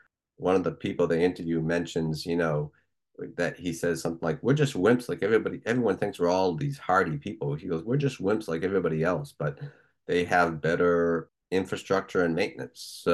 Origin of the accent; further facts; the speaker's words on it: Goffstown, New Hampshire, United States; And I grew up just outside of Manchester in a small section of Gough Down called Pennardville.